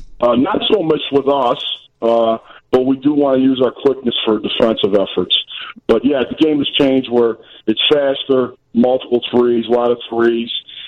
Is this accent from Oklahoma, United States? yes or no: no; Chicago, Illinois, United States; For sure, yeah. My dad refereed a lawyer's league at the Settlement House on Western and Halstead Avenue.